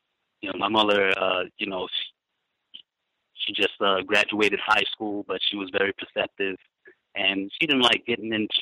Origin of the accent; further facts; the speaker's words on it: New York City, New York, United States; now in Delaware, United States; I stay in Delaware now, but I grew up in New York City.